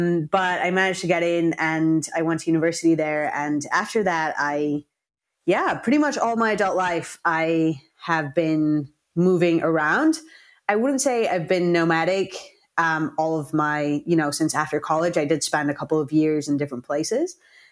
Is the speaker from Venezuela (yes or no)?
yes; Venezuela; first language Spanish; English is a second language; And I'm originally from Venezuela, so Spanish is my first language.